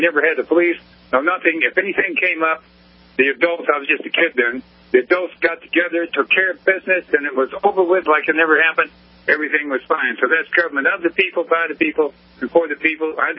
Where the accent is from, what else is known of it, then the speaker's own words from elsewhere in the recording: Detroit, Michigan, United States; I'll tell you what, my hometown actually is Detroit, Michigan. I'm a Motor City maniac, proud of it.